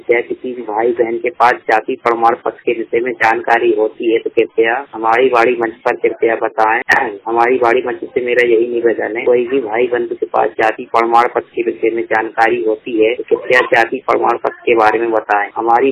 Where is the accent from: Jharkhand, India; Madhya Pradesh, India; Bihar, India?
Madhya Pradesh, India; Bhopal; मैं भोपाल जिले का रहने वाला हूँ।